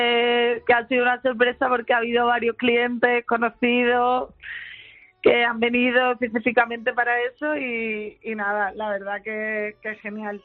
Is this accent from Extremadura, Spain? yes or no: no; Málaga, Andalusia, Spain; soy malagueña